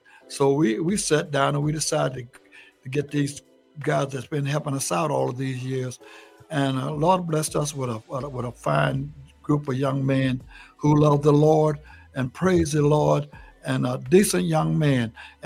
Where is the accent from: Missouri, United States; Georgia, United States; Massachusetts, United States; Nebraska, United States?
Georgia, United States; now in North Carolina, United States; well, I'm from Georgia. That's where I was born, right out of Atlanta, Georgia.